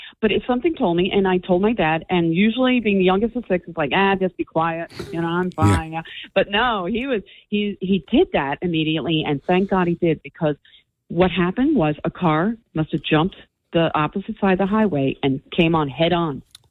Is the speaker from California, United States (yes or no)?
no; Fair Lawn, New Jersey, United States; and this is when I grew up in Fairlawn. So I'm on Route 4.